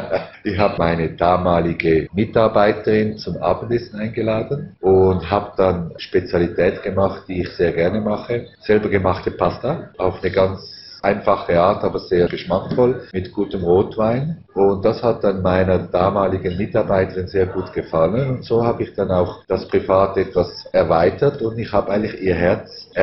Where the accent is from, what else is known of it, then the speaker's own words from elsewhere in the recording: Switzerland; weil natürlich als Schweizer man eine andere Vorstellung hat von Abmachungen